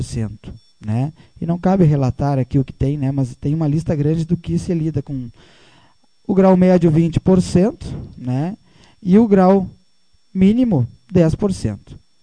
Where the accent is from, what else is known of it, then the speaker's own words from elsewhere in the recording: Pejuçara, Rio Grande do Sul, Brazil; nós que somos de Pejuçara